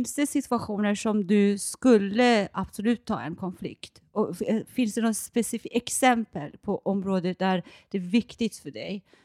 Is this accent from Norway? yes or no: no; Iran; Swedish is a second language; now in Sweden; Men eftersom jag kommer från Iran och jag är uppvuxen där, så om man skulle jämföra kulturellt, så i Iran är mänskliga rättigheter inte självklara.